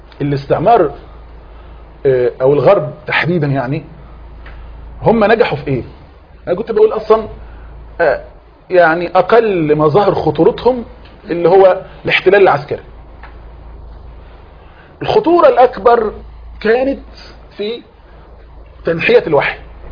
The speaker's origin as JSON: {"language": "Arabic", "country": "Egypt"}